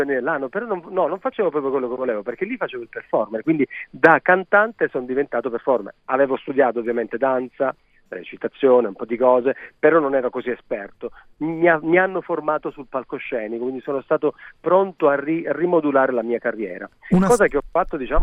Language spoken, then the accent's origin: Italian; Arcavacata, Calabria, Italy; io sono d'Arcavacata, che è una piccola frazione di Rende, dove c'è l'Università della Calabria.